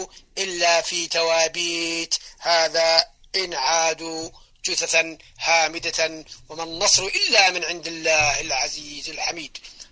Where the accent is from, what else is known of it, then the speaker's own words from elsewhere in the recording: Sanaa, Amanat Al Asimah, Yemen; ولكننا كيمنيين أحرار نحن أولو قوة وأولو بأس شديد